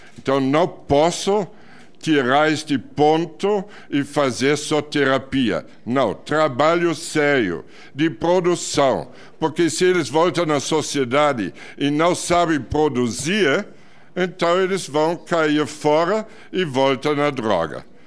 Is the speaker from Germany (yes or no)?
yes; Germany; Portuguese is a second language; Eu sou alemão. Eu vi meu país quando estava destruído.